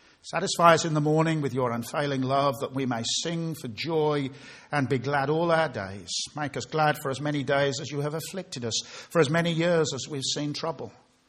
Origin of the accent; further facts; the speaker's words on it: Birmingham, West Midlands, United Kingdom; When I grew up in Birmingham as a little boy, I had three heroes.